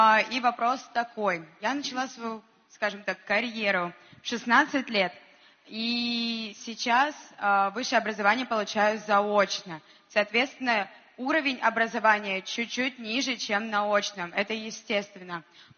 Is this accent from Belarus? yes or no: no; Gelendzhik, Krasnodar Krai, Russia; я из Геленджика, Россия.